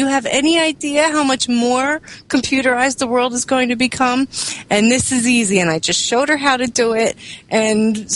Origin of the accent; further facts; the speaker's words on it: New Jersey, United States; I'm from Jersey.